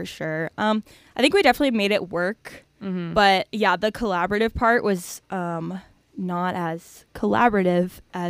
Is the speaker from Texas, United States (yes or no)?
no; Kansas City, Missouri, United States; and I'm from Kansas City, so we have a little feud with that.